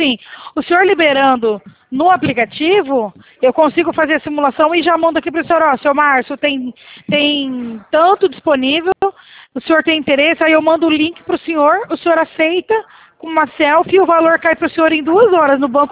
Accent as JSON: {"language": "Portuguese", "town": "Presidente Prudente", "region": "São Paulo", "country": "Brazil", "said": "Nós somos aqui do estado de São Paulo, aqui nós somos de Presidente Prudente"}